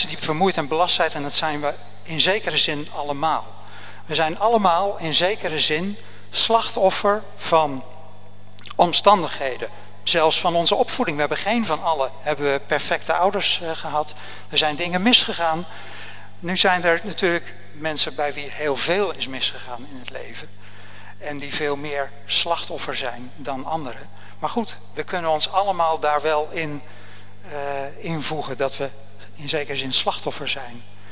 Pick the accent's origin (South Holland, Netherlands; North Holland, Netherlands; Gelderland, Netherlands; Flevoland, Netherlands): South Holland, Netherlands; Oud-Alblas; born there; now in Hardinxveld-Giessendam, Netherlands; Mijn vader is een rasechte Zeeuw, maar zelf ben ik gewoon hier in de buurt geboren in Oud-Alblas.